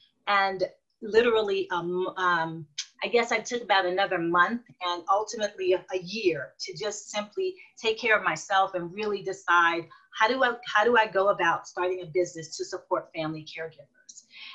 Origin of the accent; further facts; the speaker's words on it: New Orleans, Louisiana, United States; I'm from New Orleans, born and raised through and through. And gumbo was an integral part of my growing up.